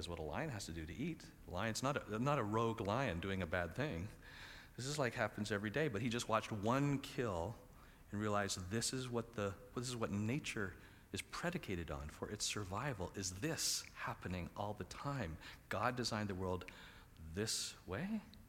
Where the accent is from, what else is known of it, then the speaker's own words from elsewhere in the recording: Canada; Because I'm a Canadian.